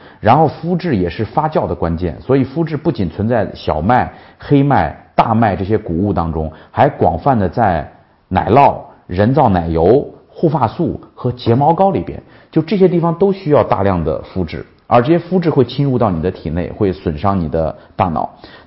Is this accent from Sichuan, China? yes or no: no; Shaanxi, China; 还有我们陕西人吃那肉夹馍那种饼